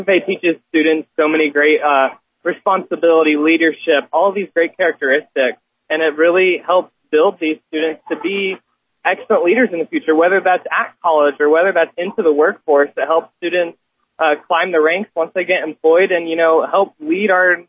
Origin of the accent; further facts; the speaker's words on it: Indiana, United States; I'm actually from Indiana. So I'm from Bryant area, Jay County. I graduated from Jay County High School.